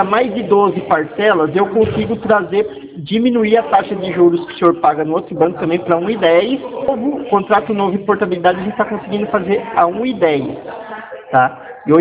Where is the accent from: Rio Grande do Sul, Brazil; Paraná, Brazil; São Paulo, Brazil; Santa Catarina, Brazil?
São Paulo, Brazil; Mogi Mirim; eu sou da cidade de Mogi Mirim, Mogi Mirim, Mogi Guaçu.